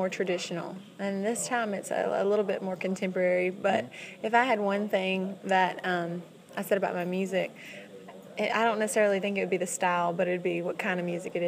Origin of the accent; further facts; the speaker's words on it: Red Lick, Mississippi, United States; I'm from Red Lick, where nobody knows where that is, but it's a small place in Mississippi near Natchez.